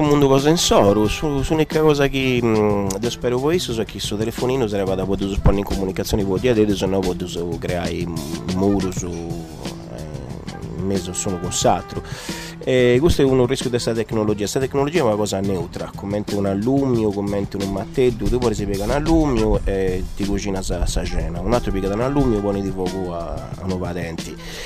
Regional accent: Sardinia, Italy; Non so se sono sardo, sono italiano e sono cittadino del suo mondo.

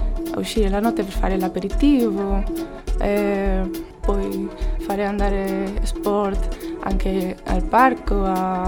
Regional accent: Pontevedra, Galicia, Spain; Italian is a second language; now in Cagliari, Italy; Vengo da Pontevedra, a Galizia, in Spagna.

